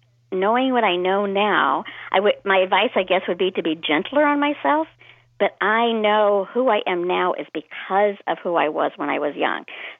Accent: Illinois, United States; now in Chicago, United States; I grew up in Central Illinois, which was actually a little bit closer to St. Louis, and my family's Cardinal fan.

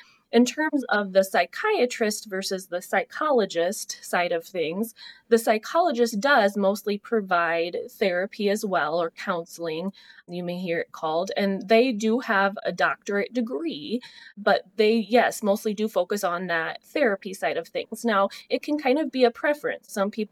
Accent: Hanlontown, Iowa, United States; So I grew up in Hanlontown, Iowa, graduated from Manly High School, and then I did my undergrad at University of Northern Iowa.

